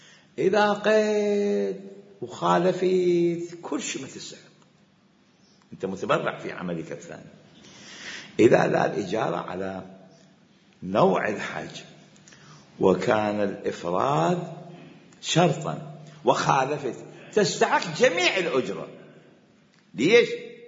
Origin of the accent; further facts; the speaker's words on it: Iraq; اشترط أجرني على حج التمتع بلدي أنا هم من العراق